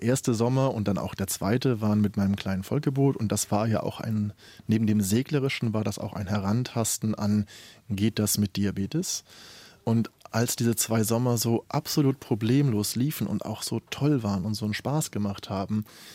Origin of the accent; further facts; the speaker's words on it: Schleswig, Schleswig-Holstein, Germany; nach Kiel und dann nach Schleswig in meine Heimatstadt, lege es dort in den Stadthafen